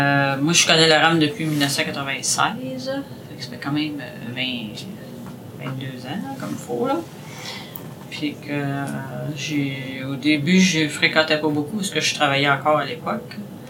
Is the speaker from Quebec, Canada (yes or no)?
yes; Montreal, Quebec, Canada; born there; moi, je suis née à Montréal, là.